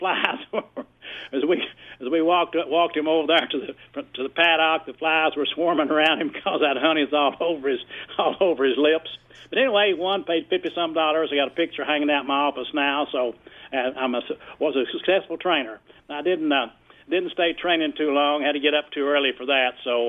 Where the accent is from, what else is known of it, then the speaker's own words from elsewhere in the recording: Artemis, Kentucky, United States; I'm from Artemis, Kentucky, and my aunt took me to Churchill Downs when I was 5 years old on a shopping trip.